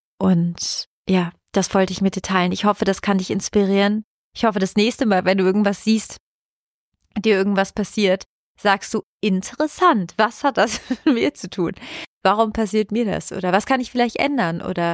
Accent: Italy; Ich komme aus Italien.

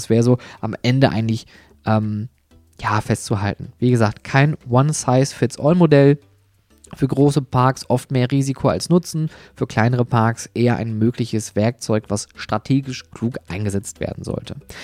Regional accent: Essen, North Rhine-Westphalia, Germany; Das ist die ehemalige Bundesgartenschau hier in meiner Heimatstadt Essen.

